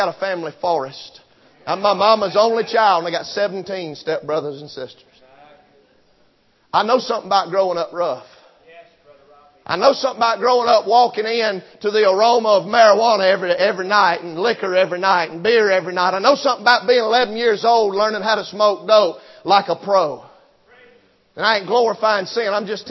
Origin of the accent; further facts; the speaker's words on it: Sumter, South Carolina, United States; born there; I was born in Sumter, South Carolina, bless God.